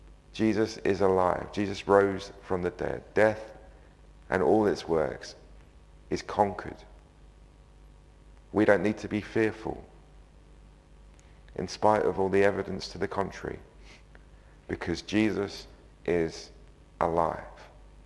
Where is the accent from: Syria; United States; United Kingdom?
United Kingdom; because I'm British.